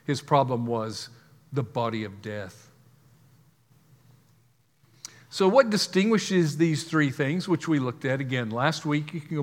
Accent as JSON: {"language": "English", "country": "United States", "said": "And I will say I am an American, but I don't know very many people that aren't."}